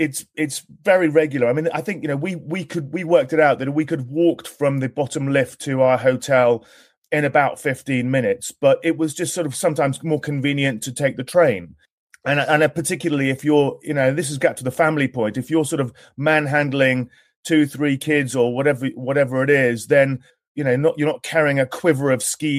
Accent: London, United Kingdom; I mean, I'm from London. It's a tube train, you know, and it's very easy to access.

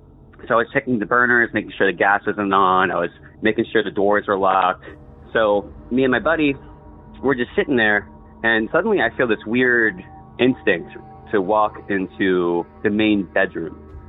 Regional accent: Silver Spring, Maryland, United States; I come from Silver Spring, Maryland.

